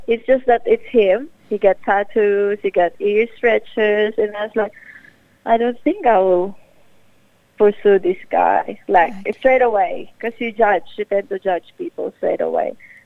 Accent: Philippines; That's how I was raised up in the Philippines.

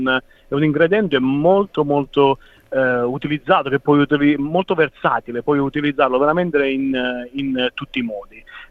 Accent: Abruzzo, Italy; Io ovviamente ho la fortuna di essere, io sono abruzzese, quindi nel senso sono cresciuto in Italia mangiando cannoli di tutti i tipi

